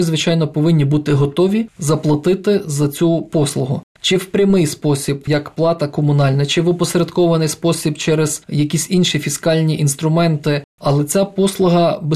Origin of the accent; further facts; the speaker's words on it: Lviv, Lviv Oblast, Ukraine; born there; now in Kyiv, Ukraine; Я народився у Львові, але більшу частину свого життя я вже прожив у Києві, і для мене і Львів, і Київ – рідні міста